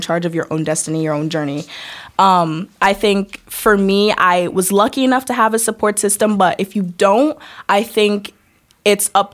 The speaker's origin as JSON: {"language": "English", "town": "Saratoga Springs", "region": "New York", "country": "United States", "tie": "born or raised there", "also_born_or_lived": "Albany", "said": "I was born in Albany, and I was raised in Saratoga Springs."}